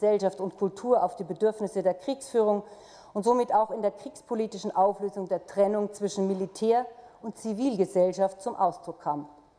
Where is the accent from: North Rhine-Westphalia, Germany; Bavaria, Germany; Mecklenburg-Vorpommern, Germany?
Bavaria, Germany; Sie hören es sicher, ich bin aus Bayern